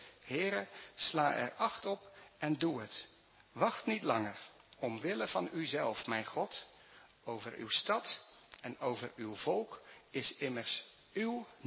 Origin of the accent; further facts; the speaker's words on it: Dordrecht, South Holland, Netherlands; De stad waar ik ben opgegroeid, Dordrecht.